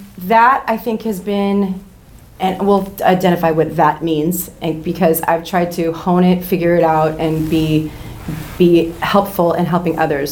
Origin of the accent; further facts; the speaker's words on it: Garden Grove, California, United States; Oh, yeah. You know, my dad was the mayor of our city when I was growing up. I grew up in Garden Grove.